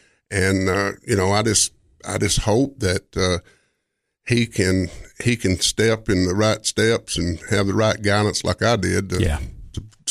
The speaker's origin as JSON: {"language": "English", "town": "Cookeville", "region": "Tennessee", "country": "United States", "tie": "born or raised there", "said": "Well, I was an only child and lived in down where I live now, but it was rural."}